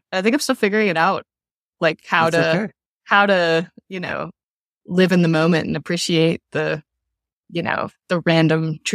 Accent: Louisville, Kentucky, United States; And like at the final night of the tour was in my hometown in Louisville at a club I loved to go to when I was younger.

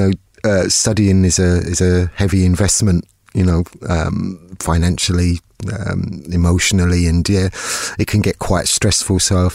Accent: London, United Kingdom; accent: Cockney; if I talk with my friends in London, you'd hear me talk like that, kind of Cockney accent. But my everyday accent, I suppose, is quite neutral.

